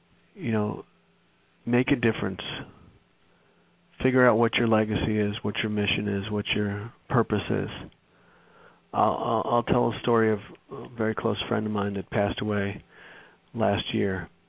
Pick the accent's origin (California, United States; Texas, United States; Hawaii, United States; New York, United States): New York, United States; My freshman year at University of Massachusetts, I'm from New York, so it's a state school in Massachusetts.